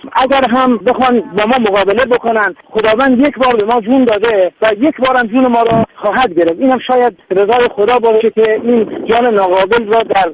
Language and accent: Persian; Iran; بنده به عنوان یک ایرانی